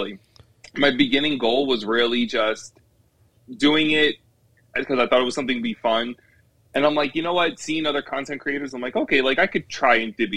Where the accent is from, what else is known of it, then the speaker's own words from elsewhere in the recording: New Jersey, United States; because I don't have that necessarily here in my hometown of Jersey.